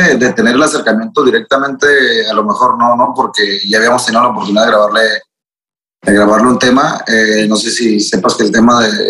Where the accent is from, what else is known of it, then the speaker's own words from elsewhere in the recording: Guasave, Sinaloa, Mexico; Ya yo soy de Guasave, Mazatlán me queda 4 horas.